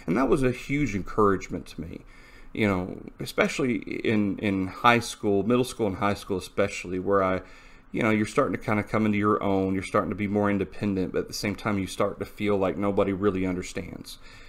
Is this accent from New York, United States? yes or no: no; Columbia, South Carolina, United States; There's not a whole lot of faithful people in Columbia, where I grew up.